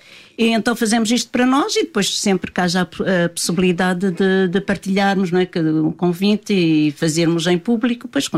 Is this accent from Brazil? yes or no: no; Fráguas, Centro, Portugal; Nós somos de Fráguas, do Conselho de Vila Nova de Paiva, do Distrito de Viseu.